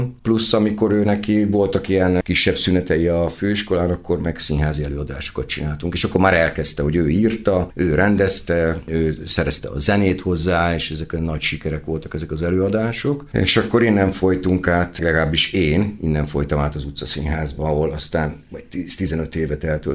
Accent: Debrecen, Hajdú-Bihar, Hungary; 70-es évek Debrecene, tehát 67-ben születtem, és akkor úgy eszmélek, az olyan 70-es évek közepe egy ilyen nagyon szürke, ködös, zárt világ volt a miénk, ahol mi felnőttünk

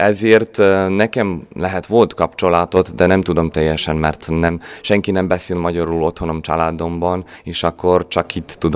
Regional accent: Šibenik, Šibenik-Knin County, Croatia; Hungarian is a second language; Hát az én Sibenikból jöttem, akkor Sibenik ez szép város Horvátországban, teljesen horvát város, ez egy régi város

